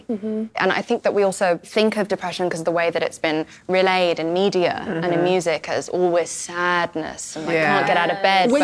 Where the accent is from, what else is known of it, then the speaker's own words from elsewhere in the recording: England, United Kingdom; I'm also from England